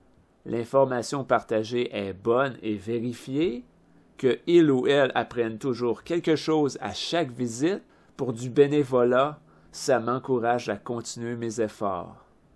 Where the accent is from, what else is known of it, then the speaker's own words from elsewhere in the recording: Quebec, Canada; Je suis né et demeure au Québec, donc au Canada.